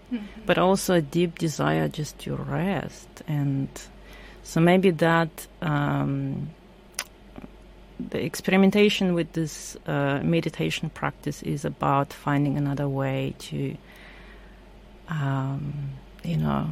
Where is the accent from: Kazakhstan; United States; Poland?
Kazakhstan; also born or lived in Germany; now in Sydney, Australia; I grew up in Central Asia, in Kazakhstan, then migrated to Germany, and then 14 years later migrated again to Sydney.